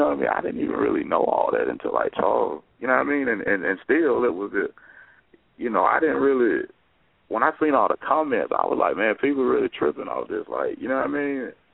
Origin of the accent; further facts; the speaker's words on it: the Carolinas, United States; And, you know, I'm from the Carolinas, so when I found out all this stuff was going on in Charlotte, I was, like, bugging out.